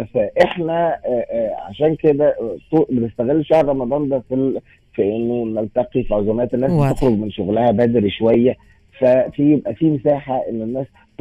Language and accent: Arabic; Cairo, Cairo Governorate, Egypt; احنا عندنا في القاهرة لوحدها فوق 200 موقع ثقافي